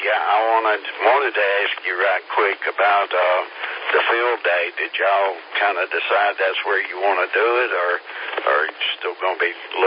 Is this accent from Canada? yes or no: no; South Carolina, United States; From here in South Carolina.